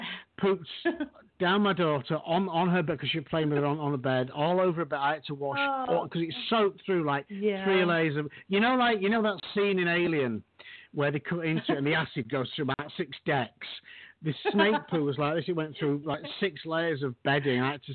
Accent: Doncaster, Yorkshire and the Humber, United Kingdom; also born or lived in Midlands; now in Houston, United States; I am Yorkshire. I'm originally from Doncaster. I'm actually living in Houston now, but originally from Doncaster. I lived in the Midlands for a while. I lived near Ashby de la Zouche. Colville, just outside Ashby.

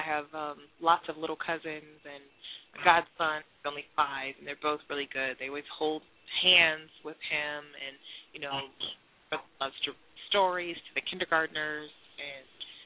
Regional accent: California, United States; I mean, being born and raised in California, I'm not shocked by anything.

